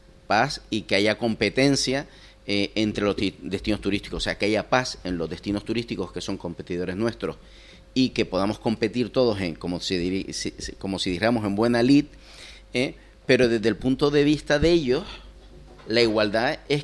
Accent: Canary Islands, Spain; en Canarias somos muy caribeños y tenemos palabras relacionadas con Cuba y con Venezuela.

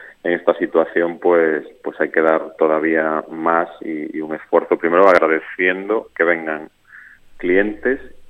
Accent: Galicia, Spain; moved away; Me pasa lo mismo porque yo soy gallego y muchos años fuera

